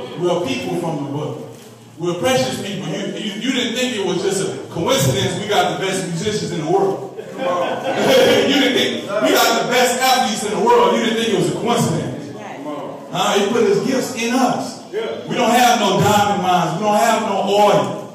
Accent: Cahokia, Illinois, United States; I was born and raised in Cahokia, Illinois.

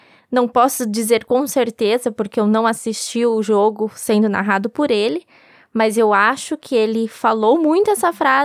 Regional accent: Brazil; Eu sou brasileira, mas eu estava muito torcendo pela Argentina.

